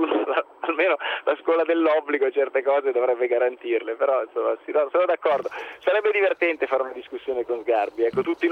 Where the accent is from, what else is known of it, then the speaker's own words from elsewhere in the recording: Milan, Lombardy, Italy; born there; accent: Ferrarese; anche se io ripeto sono nato a Milano e così, però insomma l'accento rimane, purtroppo è un imprinting che resta.